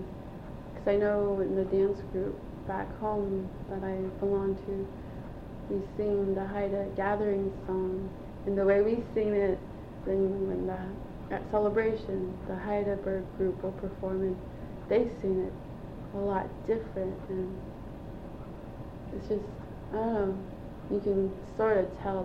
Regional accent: Hoonah, Alaska, United States; because I grew up in Hoonah with my grandparents

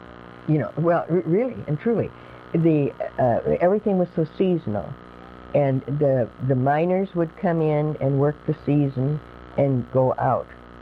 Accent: Wisconsin, United States; he had come from Wisconsin and I was from Wisconsin, that I was some girl chasing him

